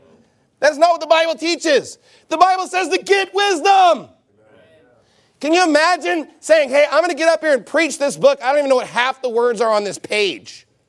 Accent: the South, United States; And look, I'm from the South.

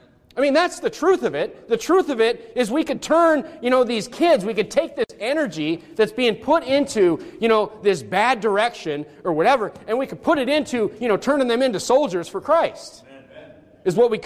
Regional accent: North Dakota, United States; I grew up in Nowhereville, North Dakota.

